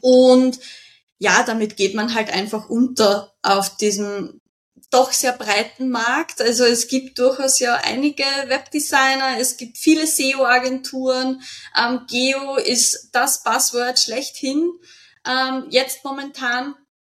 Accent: Lower Austria, Austria; Ich komme aus Österreich, südlich von Wien

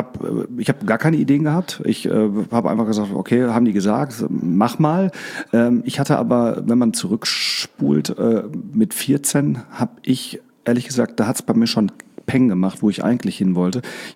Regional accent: Bottrop, North Rhine-Westphalia, Germany; Ich bin aus dem charmanten Ruhrgebiet, aus Bottrop, ganz genau, also mittendrin. Warner Park ist quasi mein Nachbar, da brauche ich nur 5 Minuten zu Fuß hin.

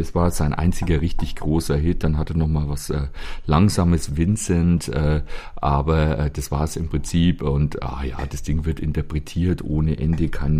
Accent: Bavaria, Germany; Gemüsepfanne, Grünkohl gibt es bei uns in Bayern ganz wenig

